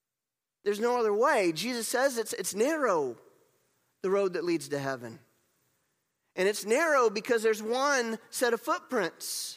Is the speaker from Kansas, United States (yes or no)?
no; North Carolina, United States; now in Ohio, United States; I mean, we don't have any beaches here in Ohio, but I grew up in North Carolina.